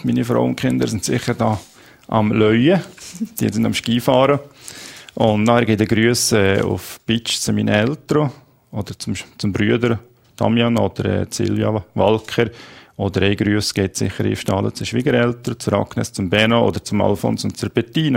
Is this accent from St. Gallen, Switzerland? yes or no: no; Valais, Switzerland; now in Thun, Switzerland; Ich sehe mich einfach als Walliser